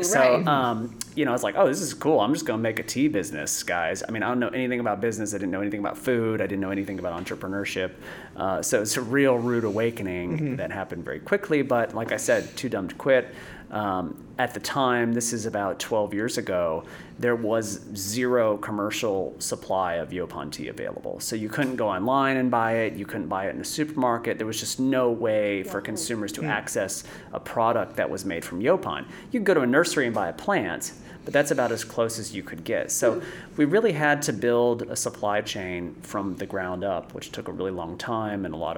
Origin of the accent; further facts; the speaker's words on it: New Smyrna Beach, Florida, United States; Yeah, so I mean, I'm from New Smyrna Beach. We're salty people.